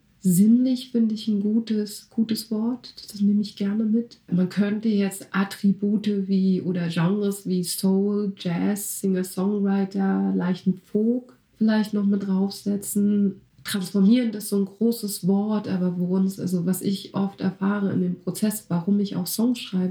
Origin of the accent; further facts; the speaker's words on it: East Germany, Germany; ich bin in Ostdeutschland groß geworden